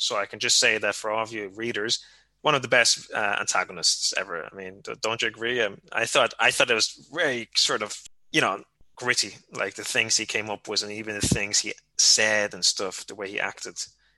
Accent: Spain; Now, growing up in Spain, I can tell you that.

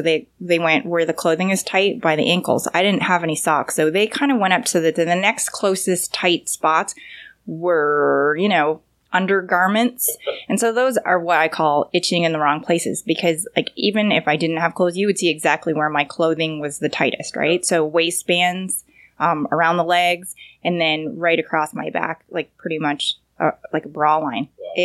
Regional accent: Canada; So I grew up in Canada. I did not even know about chiggers until I went

